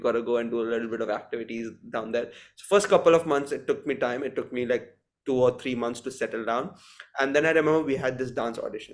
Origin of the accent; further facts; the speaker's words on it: India; So if you guys have not already guessed, I'm from India. So I was born here, and we had to shift back when I was around 4 years old, and then I got back here when I was 14, 15 roughly.